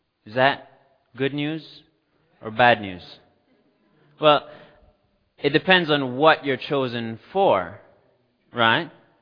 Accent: Cayman Islands; I'm from the Cayman Islands, down in the Caribbean. It's south of Cuba and west of Jamaica.

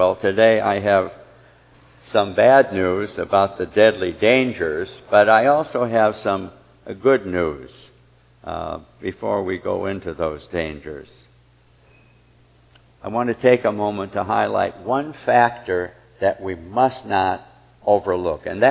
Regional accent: California, United States; I'm from California, but it was out here in Maryland.

